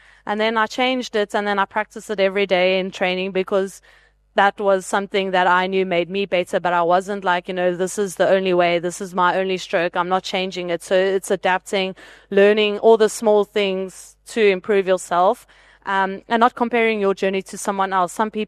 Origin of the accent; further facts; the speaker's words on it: South Africa; but as a South African, I have more individual medals than the most decorated Australian Olympian.